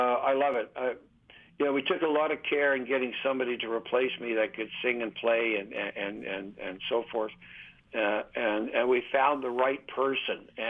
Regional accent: Waverley, Nova Scotia, Canada; Jim Hemman, who I grew up with here in Waverly

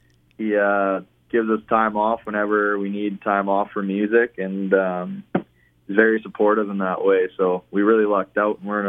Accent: West Coast, United States; Well, I grew up here on the West Coast, and I got a big fishing and hunting background

